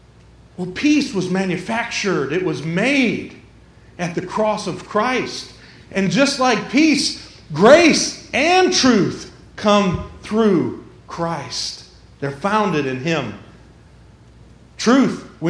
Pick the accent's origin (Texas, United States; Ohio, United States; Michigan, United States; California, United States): Michigan, United States; Detroit; I come from Detroit. It used to be called the Motor City. Now it's just called Bankrupt City.